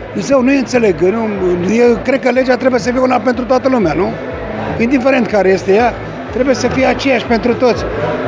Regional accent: Romania; Eu nu înțeleg de ce noi, ca români ce suntem, mereu complicăm lucrurile.

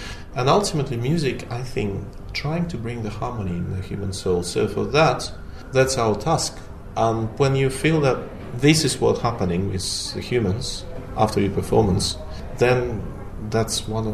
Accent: St. Petersburg, Saint Petersburg, Russia; I'm trying to plan to stay at my hometown in St. Petersburg to catch some of the World Cup games down there.

